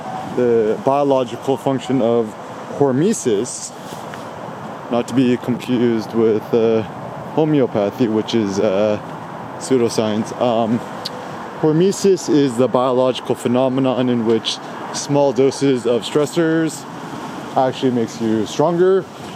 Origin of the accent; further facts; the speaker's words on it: Alameda, California, United States; now in Los Angeles, United States; my parents are from South Korea, they met in the States, I was born in the States.